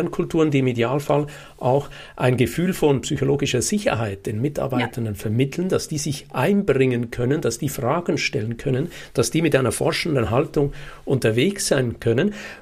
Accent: Switzerland; ich versuch's mal nachzumachen als Schweizer

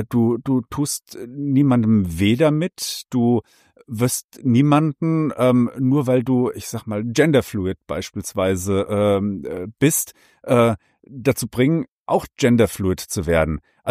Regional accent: Hesse, Germany; Als Hesse komme ich mit diesen Zischlauten ganz schwer zurecht.

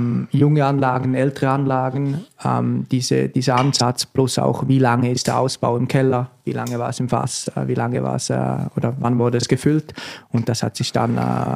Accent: Switzerland

